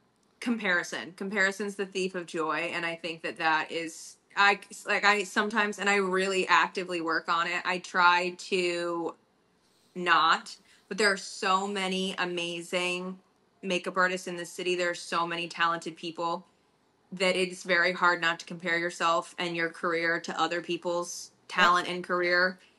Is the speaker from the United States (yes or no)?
yes; Minnesota, United States; I moved all over the place, but I grew up in Minnesota mostly.